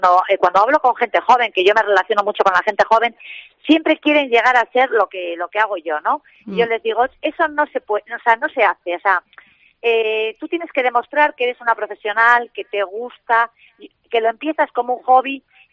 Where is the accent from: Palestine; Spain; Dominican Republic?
Spain; Bilbao, Basque Country; Yo soy muy, muy fan de esta ciudad, soy muy bilbaína, me considero bilbaína, vamos, llevo a Bilbao por bandera.